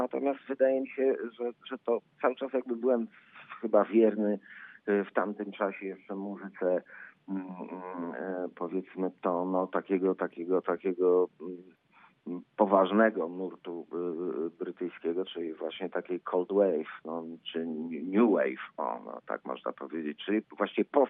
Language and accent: Polish; Warsaw, Masovian Voivodeship, Poland; Ja jestem warszawiakiem